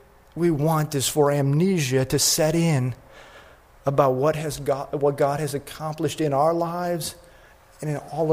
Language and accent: English; Midwest, United States; in the practice I had growing up in the Midwest, we had some of the saints of the church tell the same stories over and over and over again